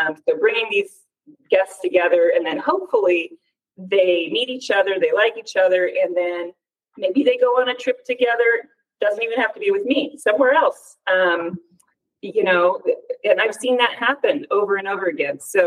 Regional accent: Pacific Northwest, United States; Growing up in the Pacific Northwest, I thought, you know what I need? Vitamin D.

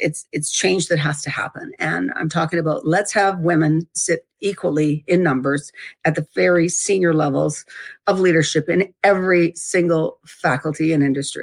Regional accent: Canada; I know you know that I'm Canadian.

